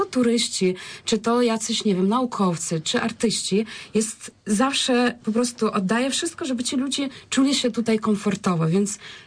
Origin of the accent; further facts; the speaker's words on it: Ukraine; Polish is a second language; also born or lived in Poznań; Ja właśnie przyjechałam teraz z Ukrainy, ale jestem też Ukrainką i w Poznaniu kiedyś mieszkałam przez rok, studiowałam język polski